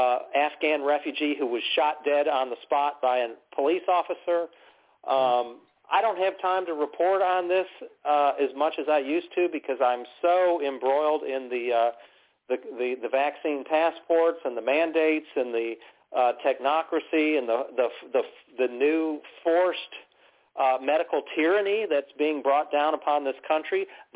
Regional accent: Michigan, United States; also born or lived in US South; I was born and raised in Michigan, but I've lived in the South I've lived in the South now for 25 years or more, and so the people in the South still detect a slight Midwestern accent

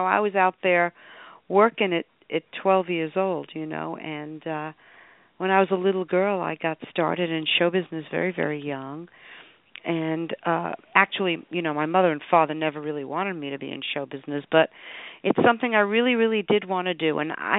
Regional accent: Brooklyn, New York, United States; She was raised in the Bronx. I was raised in Brooklyn.

